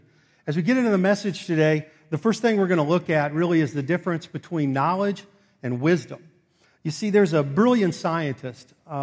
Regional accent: Kansas City, Missouri, United States; now in Omaha, United States; JD mentioned that we're from Kansas City. We moved to Omaha 2 years ago, my wife and I, for work.

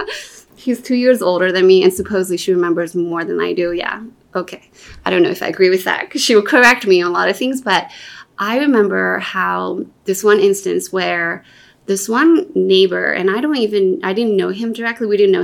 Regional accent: Brazil; where physically I come from is I was born and raised in Brazil. And, you know, I come from Taiwanese parents.

